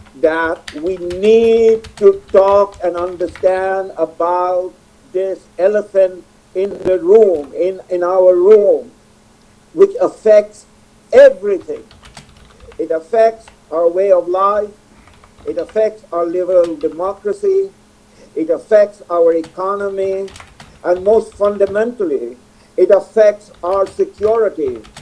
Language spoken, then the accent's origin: English; Canada; As a Canadian, who happens to be a Muslim